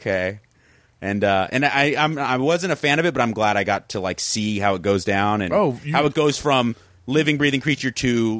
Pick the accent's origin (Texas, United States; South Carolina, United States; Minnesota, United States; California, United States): California, United States; South Pasadena; Yeah, I grew up in that neighborhood. That's kind of like my hometown.